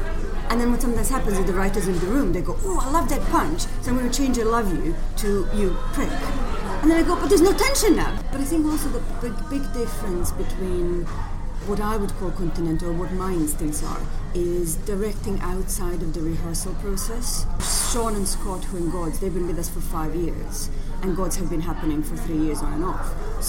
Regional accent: Croatia; So I am from Croatia originally, and I started as a dancer before I did any theatre, proper theatre training.

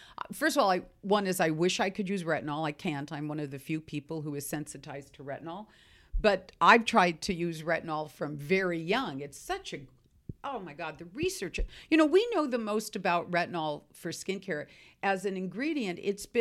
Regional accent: Seattle, Washington, United States; You know, I'm from Seattle

